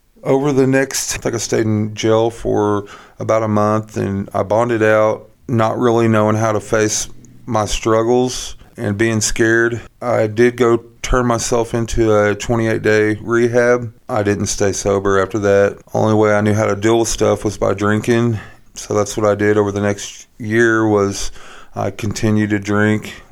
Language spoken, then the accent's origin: English; Mountain Grove, Missouri, United States; So I grew up in Mountain Grove. I had a pretty normal childhood.